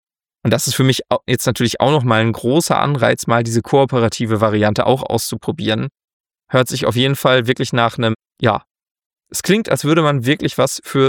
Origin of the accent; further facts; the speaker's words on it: North Rhine-Westphalia, Germany; bei uns in NRW